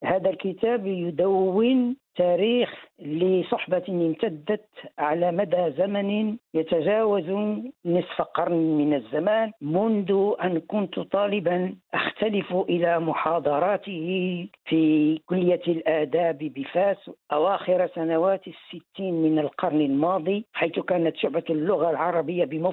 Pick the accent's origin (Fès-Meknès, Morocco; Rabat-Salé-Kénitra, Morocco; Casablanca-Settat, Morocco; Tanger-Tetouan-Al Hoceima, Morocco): Rabat-Salé-Kénitra, Morocco; Rabat; born there; أنا من مواليد مدينة الرباط، وداخل المدينة العتيقة، داخل أسوار مدينة الرباط